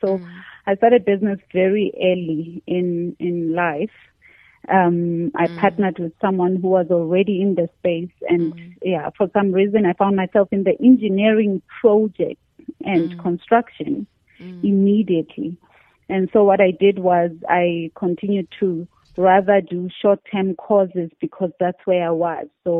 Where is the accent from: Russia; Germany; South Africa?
South Africa; Rasikororo, Limpopo; English is a second language; Yeah, so I was born there and I was raised there, but I eventually went to boarding school at the age of 11, 12 in Polokwane. And yeah, in Mokopane, then I went and furthered my studies in Emalahleni, and that's how I'm more a Mpumalanga girl now